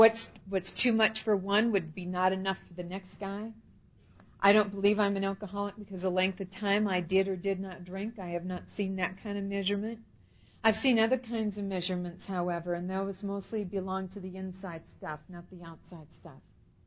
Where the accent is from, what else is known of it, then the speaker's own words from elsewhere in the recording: Midwest, United States; I was raised in the Midwest and is about a middle America apple pie environment as you can get.